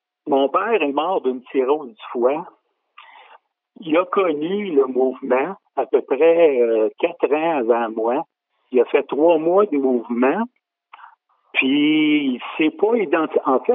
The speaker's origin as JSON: {"language": "French", "region": "Quebec", "country": "Canada", "tie": "born or raised there", "said": "Moi, je suis originaire de l'Outaouais. J'ai passé mon enfance, adolescence, puis une partie de ma vie jeune adulte dans l'Outaouais."}